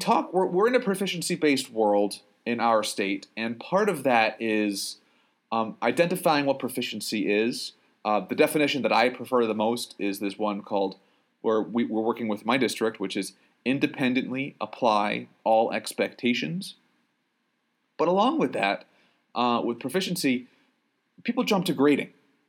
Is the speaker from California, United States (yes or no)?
no; Connecticut, United States; now in Maine, United States; I'm always – they say I'm from away. I'll never be a Mainer, but that's okay. I'm originally from Connecticut.